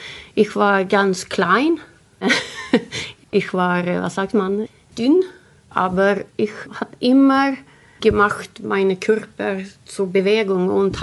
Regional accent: Gothenburg, Västra Götaland County, Sweden; German is a second language; Ich habe ihn in Göteborg getroffen, wo ist meine Heimat.

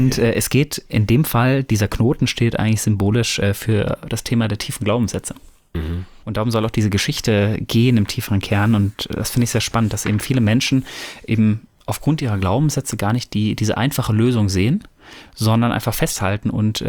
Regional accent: North Rhine-Westphalia, Germany; Ich komme ja ursprünglich aus dem Pott

